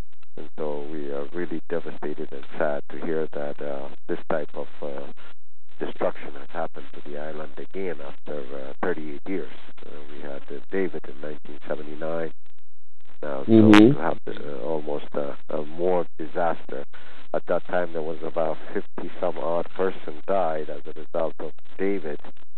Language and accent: English; Ethiopia; I'm married to a Caribbean girl from Trinidad, and but I'm originally from Ethiopia.